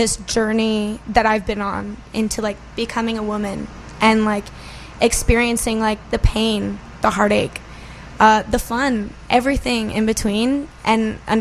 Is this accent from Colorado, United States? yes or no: yes; Fort Collins, Colorado, United States; now in Los Angeles, United States; So I grew up in Colorado, in a town called Fort Collins. Mm-hmm. And I moved to LA about a year ago now